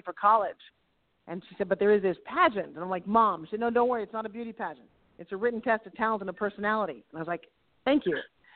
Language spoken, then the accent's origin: English; New York, United States; Well, so I grew up on Long Island. I'm a New York City girl.